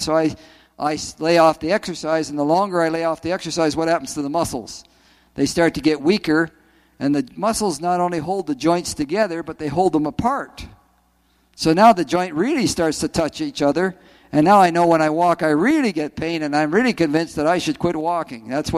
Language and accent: English; Ottawa, Ontario, Canada; I came from Ottawa. And in our home in Ottawa, the water came right out of the Ottawa River, right into our tap.